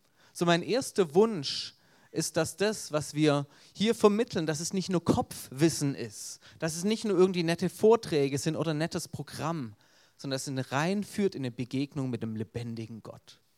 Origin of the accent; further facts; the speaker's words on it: Baden-Württemberg, Germany; accent: Swabian; obwohl ich meinen schwäbischen Akzent nicht unterdrücken kann, verstehen mich die meisten